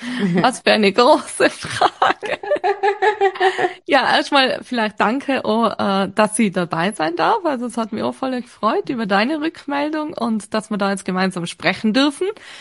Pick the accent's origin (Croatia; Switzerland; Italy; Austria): Austria; Tyrol; ich bin ja dann in Tirol eben aufgewachsen, also ich bin Tirolerin.